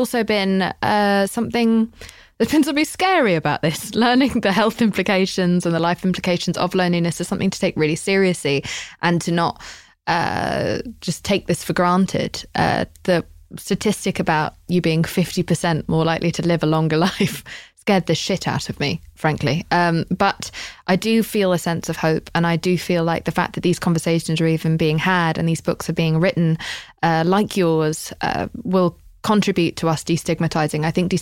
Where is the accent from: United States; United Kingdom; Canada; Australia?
United Kingdom; England; You know, no, I'm English.